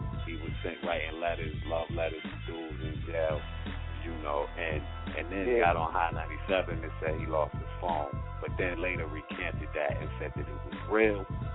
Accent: Brooklyn, New York, United States; You know, I'm from Brooklyn, so you know I already, you know, I'm like, okay, Brooklyn, we hold it down.

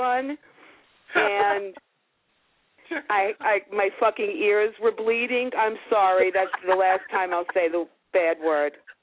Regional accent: Brooklyn, New York, United States; And I'm from Brooklyn. We don't die easy.

